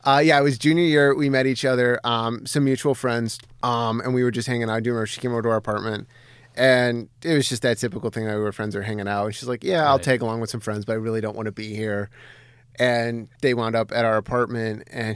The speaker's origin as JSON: {"language": "English", "town": "Algonquin", "region": "Illinois", "country": "United States", "tie": "born or raised there", "said": "So I'm from the north side, about 50 miles north of downtown, a town called Algonquin. It's where I grew up most of the adolescent years."}